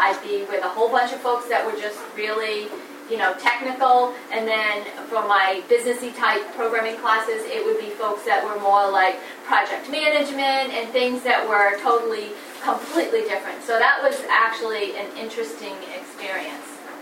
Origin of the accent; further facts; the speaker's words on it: New England, United States; I'm from New England, I'm from this area like many of you, and if you know anything about us, we don't leave, do we?